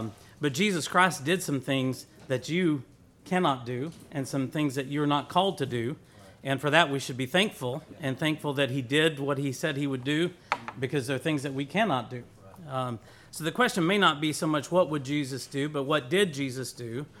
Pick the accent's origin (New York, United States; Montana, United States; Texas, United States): Texas, United States; Luling; You know, we didn't grow up in Luling. That's what I tell people now. We grew up outside of Luling, right? Luling was town, right? Lockhart was the city, right?